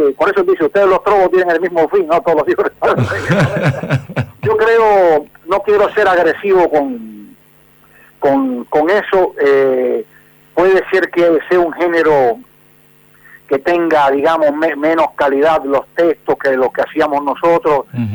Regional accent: Cuba; moved away as an adult; yo nací en Cuba yo tenía 2 años cuando triunfó la revolución, porque yo tengo ya casi 61 años. Viví toda mi vida la viví en Cuba, aparte de los últimos 20 años que he estado fuera.

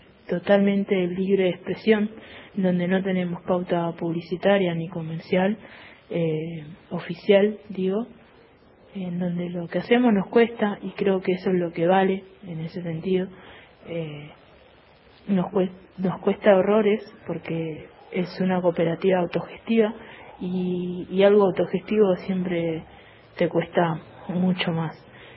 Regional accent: Buenos Aires, Argentina; Soy de Villa Soldati, en barrio Fátima. El simple hecho de vivir y tener un domicilio en una villa ya te acondiciona a qué trabajo, y directamente la dirección a qué no trabajo, ¿no?

